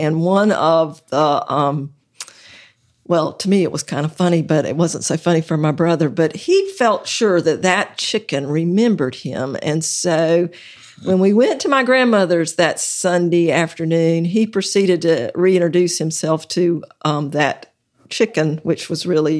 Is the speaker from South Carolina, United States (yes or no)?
yes; Darlington, South Carolina, United States; I grew up in Darlington, which is only 10 miles away.